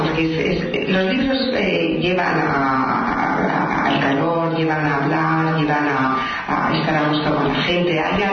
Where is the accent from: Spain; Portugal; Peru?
Spain; Pozuelo, Community of Madrid; Yo como madrileña lo digo, soy de Pozuelo, pero da igual